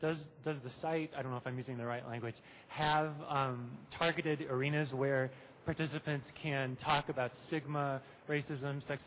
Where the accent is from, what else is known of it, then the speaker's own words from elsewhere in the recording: United States; from the United States.